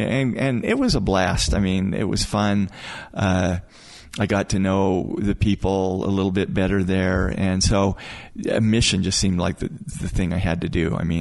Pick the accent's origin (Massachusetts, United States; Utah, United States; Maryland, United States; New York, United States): Utah, United States; Moab; Well, so I grew up in Moab.